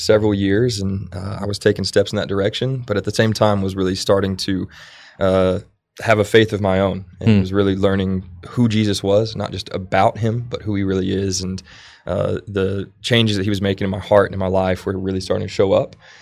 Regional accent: Canyon, Texas, United States; So I grew up in Canyon, Texas. That is where I live. It's up by Amarillo, known for the Palo Duro Canyon.

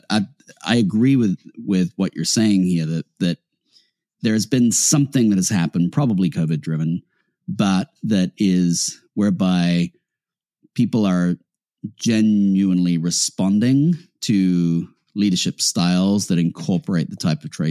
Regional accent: United Kingdom; I'm British.

